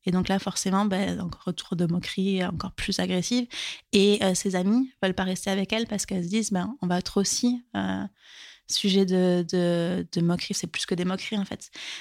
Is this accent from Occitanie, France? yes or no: yes; Occitanie, France; J'ai grandi près de Toulouse.